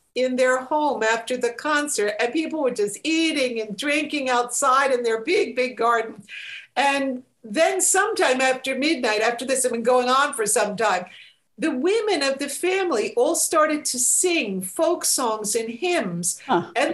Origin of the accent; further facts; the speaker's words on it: United States; I can say that I'm an American who had a sip of Siberian vodka in Siberia.